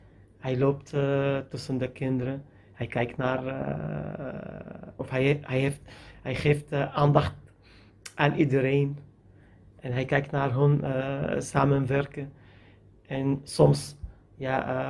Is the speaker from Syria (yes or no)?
yes; Syria; Dutch is a second language; now in Netherlands; Ik kom uit Syrië. Ik ben 39 jaar. Ik was wiskundeleraar in Syrië.